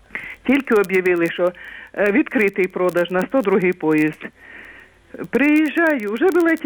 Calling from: Kyiv, Ukraine; я з Києва.

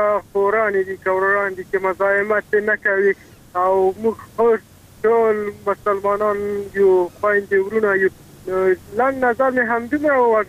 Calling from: Band Chak, Maidan Wardak, Afghanistan

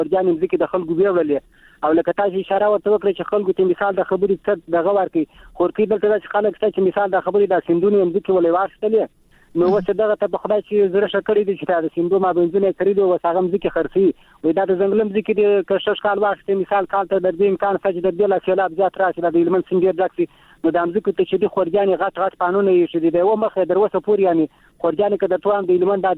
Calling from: Helmand, Afghanistan; د شایسته هلمند څخه

